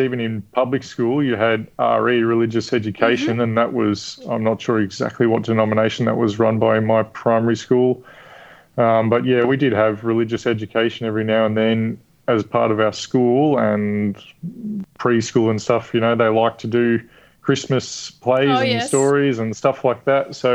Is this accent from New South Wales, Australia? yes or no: no; Melbourne, Victoria, Australia; I grew up in Heidelberg in Melbourne.